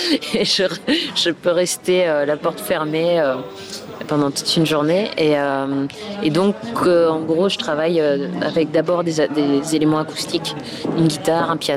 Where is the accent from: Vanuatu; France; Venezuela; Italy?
France; J'en ai 38. C'est un homme, je suis une femme. Il est anglais, je suis française.